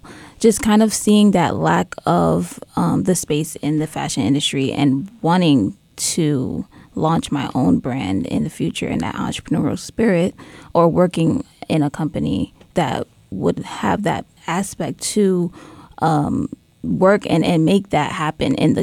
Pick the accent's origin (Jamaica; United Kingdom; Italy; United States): United States; New York City, New York; I'm from New York City, so it's in my blood, I feel like, with just the artistic realm of it all.